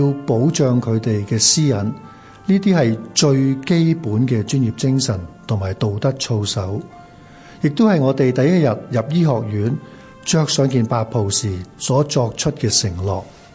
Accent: Hong Kong; 我衷心希望我们这个生于斯长于斯的香港会变得更好。

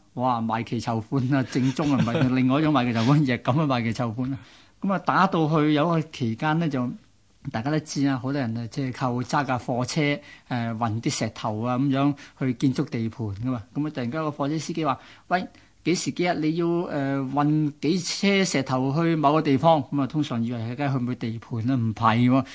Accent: Hong Kong; 讲实句，喺嗰个年代，我哋香港人都仲系未够食嘅年代嚟噶

